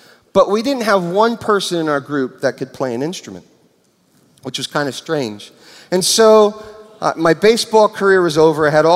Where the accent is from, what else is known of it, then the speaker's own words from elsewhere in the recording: New York City, New York, United States; I grew up in New York City, in Brooklyn, and I was a paper boy